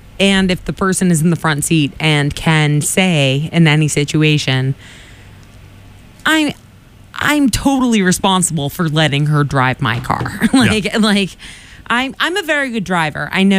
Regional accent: Quincy, Massachusetts, United States; I grew up in Quincy, so Weymouth is relevant

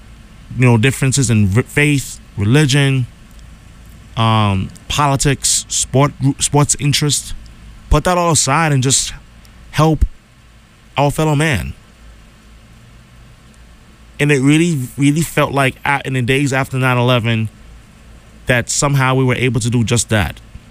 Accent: New York, United States; even as a young boy growing up in New York

